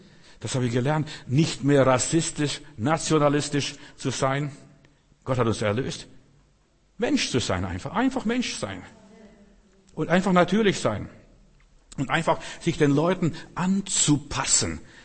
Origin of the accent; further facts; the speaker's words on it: Bavaria, Germany; ich bin ja in Bayern groß geworden.